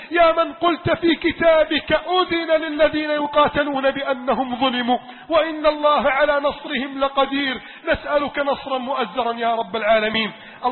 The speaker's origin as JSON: {"language": "Arabic", "country": "Egypt"}